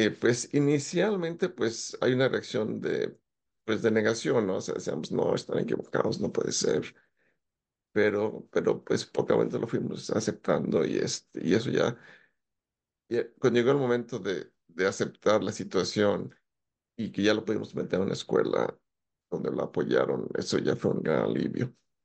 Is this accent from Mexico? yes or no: yes; Mexico; moved away; soy originalmente de México. Llevo mucho tiempo ya viviendo por acá.